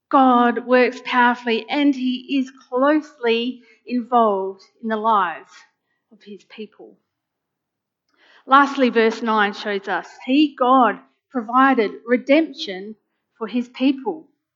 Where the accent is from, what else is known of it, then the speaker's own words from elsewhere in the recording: Australia; As an Australian culture, we love our sport and we love our sporting heroes.